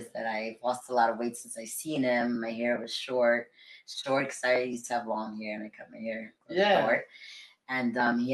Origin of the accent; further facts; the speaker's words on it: Virginia, United States; I was raised in Virginia. I went to some of my elementary, my middle school, and my high school.